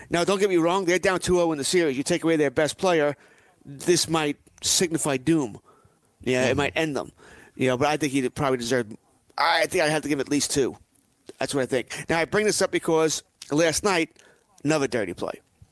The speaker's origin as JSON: {"language": "English", "country": "United States", "said": "I'm an American, man. I want to see hitting."}